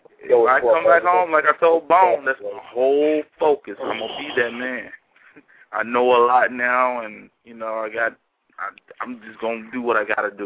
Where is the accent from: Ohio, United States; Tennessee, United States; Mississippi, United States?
Tennessee, United States; Antioch; I'm not from L.A. I'm not from Ontario. I'm from Nashville, Tennessee. You know what I'm saying? I'm not from anywhere but the Ville. Born and raised Antioch, Tennessee.